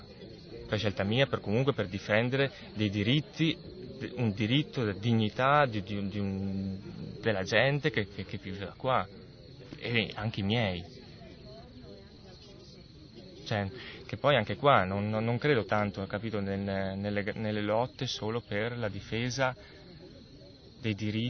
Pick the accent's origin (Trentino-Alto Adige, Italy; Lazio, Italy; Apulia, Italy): Trentino-Alto Adige, Italy; Trento; now in Bologna, Italy; sono di Trento e sono venuto a Bologna a studiare, ho fatto scienze dell'educazione e poi mi sono fermato e sto lavorando qua a Bologna come formatore.